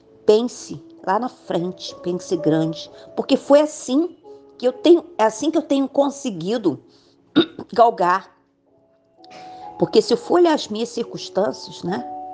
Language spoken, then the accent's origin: Portuguese; Brazil; now in Copacabana, Brazil; Eu sou brasileira e não desisto nunca.